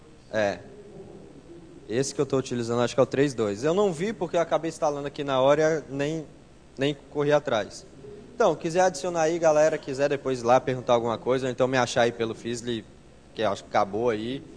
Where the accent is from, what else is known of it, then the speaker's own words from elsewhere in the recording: Brasília, Federal District, Brazil; Sou de Brasília, mas não tenho esse dinheiro todo não.